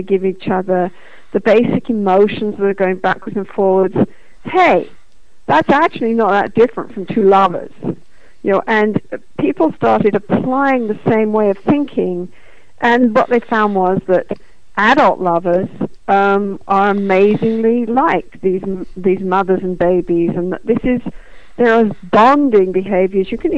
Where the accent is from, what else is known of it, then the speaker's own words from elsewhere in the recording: United Kingdom; I'm British originally